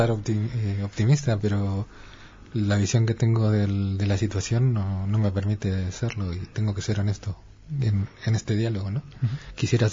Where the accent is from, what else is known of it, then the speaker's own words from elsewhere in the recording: Argentina; now in Spain; yo por ejemplo soy argentino y de origen argentino, pero ya he pasado más de la mitad de mi vida en España. Llevo 30 años aquí y tengo ciudadanía española.